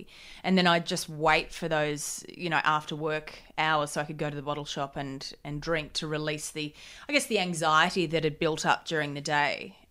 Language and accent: English; Gold Coast, Queensland, Australia; On the Gold Coast. Yeah. Party town.